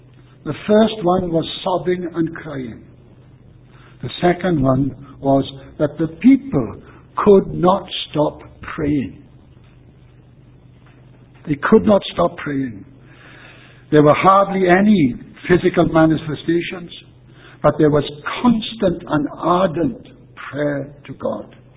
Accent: Wales, United Kingdom; not just because I'm a Welshman

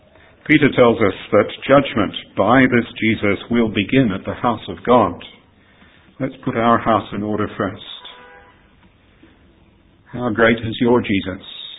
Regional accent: Australia; accent: Australian; I get asked occasionally where my accent comes from. And if I say Australia, then you'll say, oh, that doesn't quite sound like that. And then I say, well, I've been here and I've been there, and it's all mixed in together.

